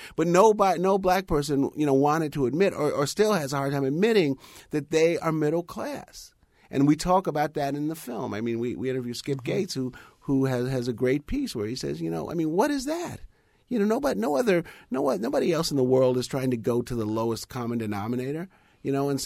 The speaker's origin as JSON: {"language": "English", "country": "United States", "said": "I'm a black person. I'm American."}